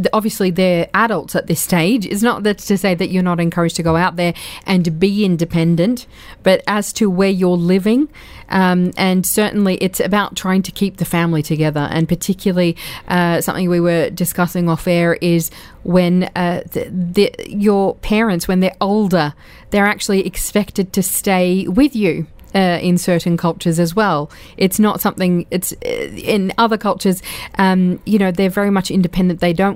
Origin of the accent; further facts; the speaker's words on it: Australia; But, you know, growing up in Australia, I'm from an Arab background. So I know that we as Arabs don't leave home until you get married.